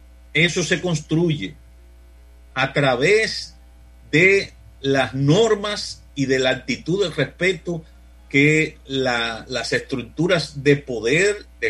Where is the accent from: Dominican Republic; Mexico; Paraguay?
Dominican Republic; para que efectivamente la convivencia de todos nosotros como pueblo dominicano, en este caso, realmente se preserve.